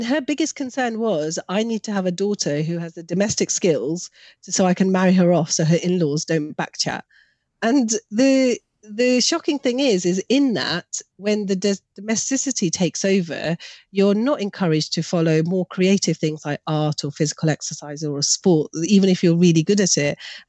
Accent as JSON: {"language": "English", "country": "United Kingdom", "said": "for in my Asian heritage as a Pakistani British, there's a huge gender inequality firsthand."}